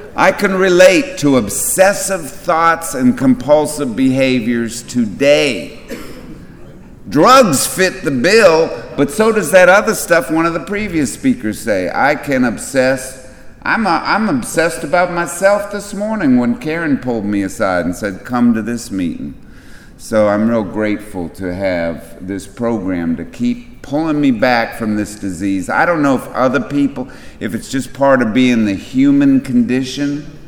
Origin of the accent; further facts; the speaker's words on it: Kensington, Maryland, United States; I'm from Kensington, Maryland, not far away. Took the metro in.